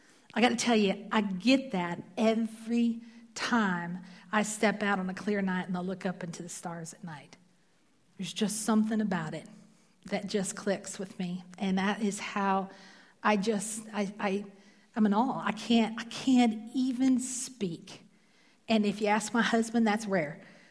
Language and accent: English; Fort Wayne, Indiana, United States; also born or lived in Columbia City, Indiana; so I hail from Columbia City, or what we like to fondly call it is Columbia, Tucky, just up over. And I grew up in Fort Wayne